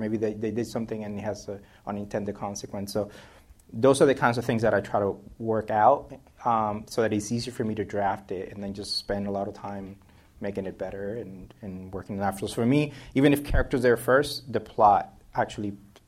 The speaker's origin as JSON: {"language": "English", "country": "Cuba", "tie": "born or raised there", "said": "at least my memory of growing up in Cuba, it's that it always feels complicated living there."}